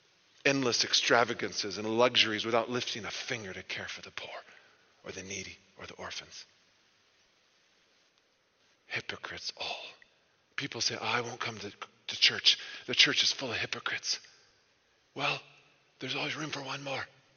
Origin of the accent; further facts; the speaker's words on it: the South, United States; now in South Africa; from one of the rudest, impolite, uncourteous societies in the world, I'm ashamed to say, but yet I grew up in the South.